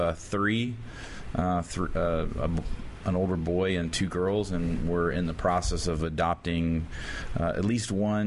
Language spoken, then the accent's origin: English; the South, United States; because I grew up in the South, and I had a lot of experience with overbearing Southern Baptists.